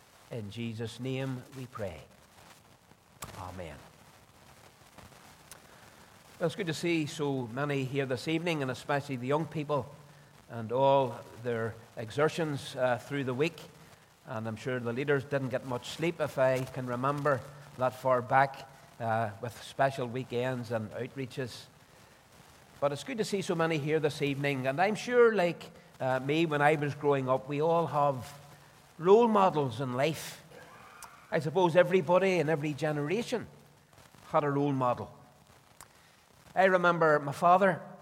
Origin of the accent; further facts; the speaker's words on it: Belfast, Northern Ireland, United Kingdom; Like most young lads growing up in Belfast